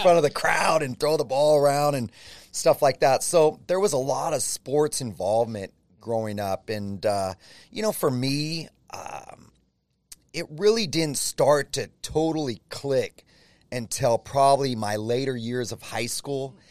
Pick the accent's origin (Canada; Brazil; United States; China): United States; Gilroy, California; My grandfather, my mom's dad, used to be the high school football coach in my hometown of Gilroy at Gilroy High School.